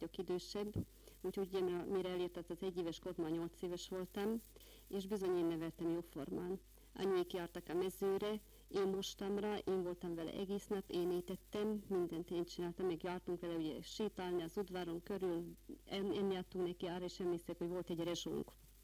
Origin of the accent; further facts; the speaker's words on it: Tarna, Hungary; tarnai lakos, két gyermekem van. Itt születtem Tarnán, a falu végén laktunk egy szobás, egy konyhás lakásban először.